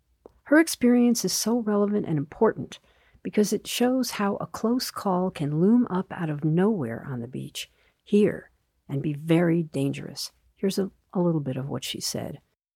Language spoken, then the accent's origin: English; East Coast, United States; moved away; I grew up on the East Coast and played in the ocean all the time as a kid. The water was warm in the summer, and there were no sneaker waves coming up to drag you out to sea. And so when I moved here